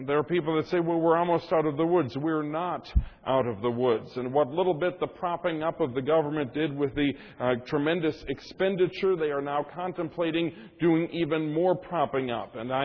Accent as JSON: {"language": "English", "country": "United States", "said": "I, as an American, feel that this country has the capacity for victory"}